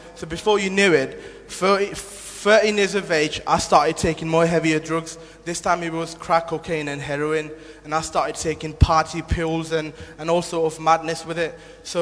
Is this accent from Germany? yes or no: no; Nepal; now in Doncaster, United Kingdom; I'm 23 years of age. And I'm originally from Nepal, but live in Doncaster at the moment.